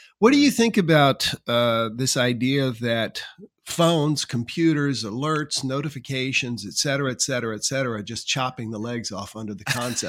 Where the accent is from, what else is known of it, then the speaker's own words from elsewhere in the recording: South Carolina, United States; also born or lived in Charlotte / Wilmington; I grew up in South Carolina, lived in Charlotte, lived in Wilmington, and we used to go to Mule Days in Dunn.